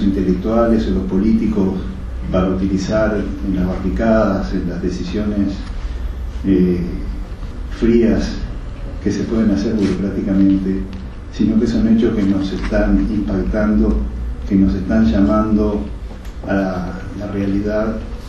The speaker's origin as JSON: {"language": "Spanish", "country": "Uruguay", "said": "Yo creo que nosotros como uruguayos no podemos hoy hablar de temas de cambio climático sin ponernos en la presión."}